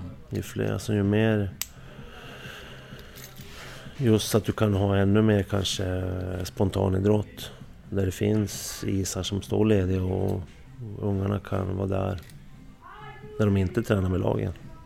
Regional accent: Kiruna, Norrbotten County, Sweden; Jag växte upp i Kiruna, det var hockey.

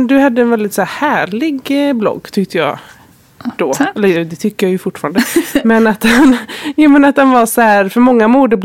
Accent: Borås, Västra Götaland County, Sweden; när jag började blogga så bodde jag ju här i min hemstad i Borås.

